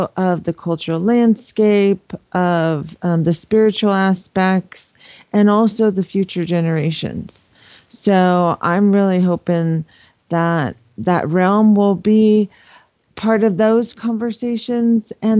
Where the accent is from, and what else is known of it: Four Corners, United States